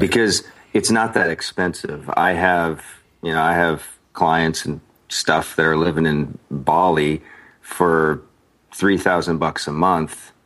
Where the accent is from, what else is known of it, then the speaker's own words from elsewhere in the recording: North Dakota, United States; now in Arizona, United States; So when I moved to Arizona, what I realized, we have a direct Allegiant flight right back to my hometown